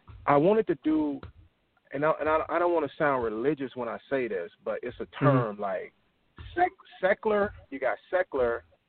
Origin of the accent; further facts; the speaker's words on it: the South, United States; like growing up in the South, in the South, I remember in high school, graduating high school